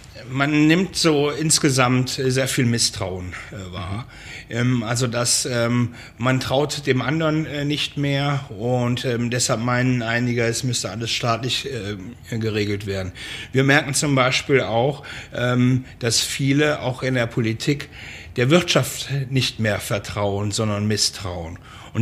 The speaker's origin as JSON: {"language": "German", "region": "Rhineland", "country": "Germany", "said": "Ich bin Rheinländer, eine Frohnatur"}